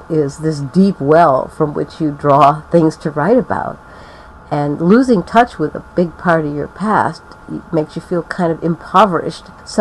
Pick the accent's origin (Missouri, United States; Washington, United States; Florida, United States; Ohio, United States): Ohio, United States; Toledo; I'm going to go to my hometown of Toledo, Ohio to visit my best friend in high school